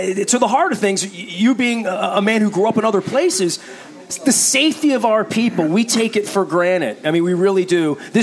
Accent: Dundalk, Maryland, United States; I'm a kid from Dundalk, son of an immigrant Venezuelan.

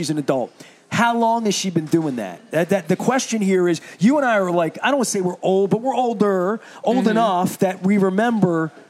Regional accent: Baltimore, Maryland, United States; We're all from Baltimore, right?

